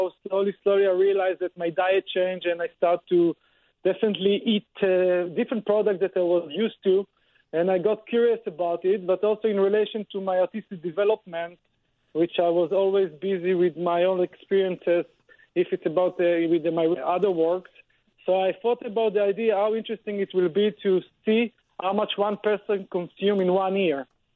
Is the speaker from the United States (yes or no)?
no; Tel Aviv, Tel Aviv District, Israel; English is a second language; moved away as an adult; now in Amsterdam, Netherlands; I'm originally based from Tel Aviv, but I moved to study in Amsterdam, and and that's where my base now, my studio in Amsterdam.